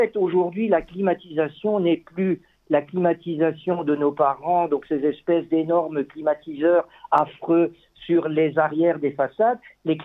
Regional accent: Belgium; Si je prends l'exemple de mon pays d'origine, c'est-à-dire la Belgique

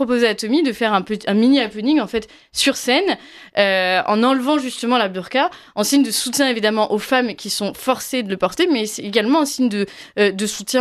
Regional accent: France; accent: French; Vous verrez mon accent français, franglais

